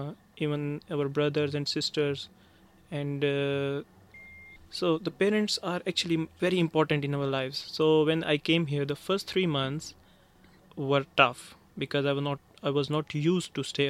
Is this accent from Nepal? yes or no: no; Pakistan; moved away as an adult; now in South Sudan; I'm from Pakistan, so we don't know much about the South Sudan